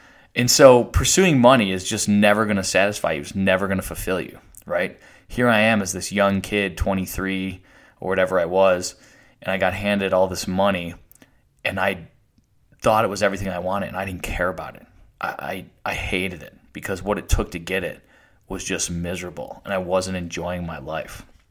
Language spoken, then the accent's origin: English; Buffalo, New York, United States; I grew up in just outside Buffalo, New York. My parents never went to college. None of my friends' parents went to college.